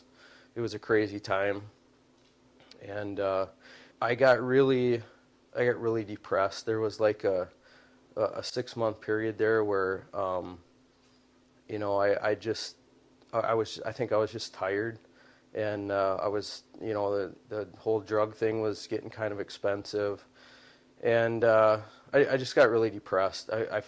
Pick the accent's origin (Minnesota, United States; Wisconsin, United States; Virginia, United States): Minnesota, United States; Little Falls; When I got out of the Air Force, I moved back to my hometown, Little Falls.